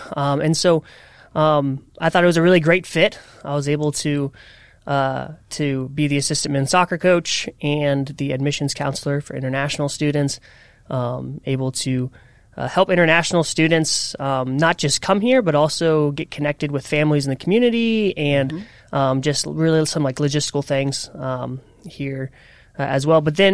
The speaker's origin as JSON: {"language": "English", "town": "Columbia", "region": "Missouri", "country": "United States", "tie": "born or raised there", "said": "So originally I'm from Columbia, Missouri, born and raised there, went to a private Christian school there."}